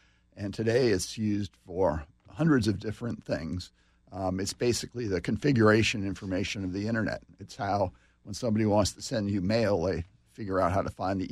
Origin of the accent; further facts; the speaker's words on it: Boston, Massachusetts, United States; Sure. I grew up in Boston, went to MIT, worked with Nicholas Negroponte on what's now the Media Lab.